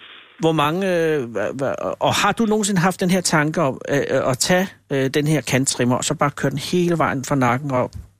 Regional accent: Sorgenfri, Capital Region of Denmark, Denmark; Men det var fordi, jeg gik op, jeg er fra Sorgenfri

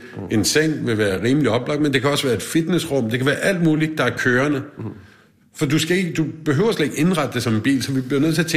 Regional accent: Odense, Region of Southern Denmark, Denmark; så har folk det i Odense, hvor jeg kommer fra.

